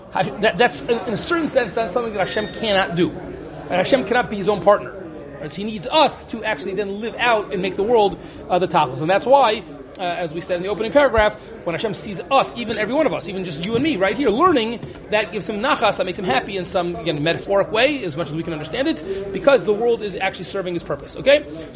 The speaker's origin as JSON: {"language": "English", "town": "Cincinnati", "region": "Ohio", "country": "United States", "tie": "born or raised there", "said": "It's actually in Detroit, and I grew up in Cincinnati. It wasn't that far from my house."}